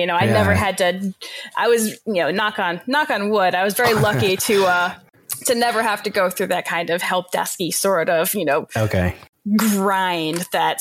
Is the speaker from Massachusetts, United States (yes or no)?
yes; Massachusetts, United States; now in Connecticut, United States; I'm Massachusetts native, born and raised in Western Mass, Berkshire County.